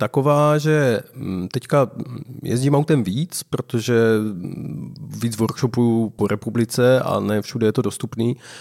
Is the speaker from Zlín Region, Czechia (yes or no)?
yes; Zlín Region, Czechia; tak já jsem z malé vesnice na Valašsku a tam jednak nejsou žádné elektronabíječky